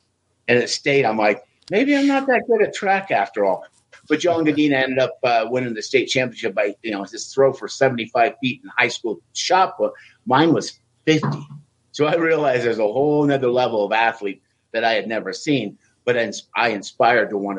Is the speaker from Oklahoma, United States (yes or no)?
no; Wyoming, United States; So it was always a challenge for us growing up. For me growing up in Wyoming, it was.